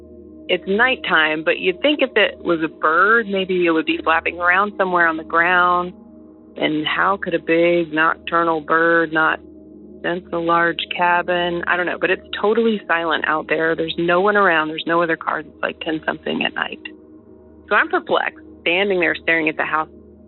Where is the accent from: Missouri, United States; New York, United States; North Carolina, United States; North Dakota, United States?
North Carolina, United States; Asheville; I'm from Asheville, North Carolina.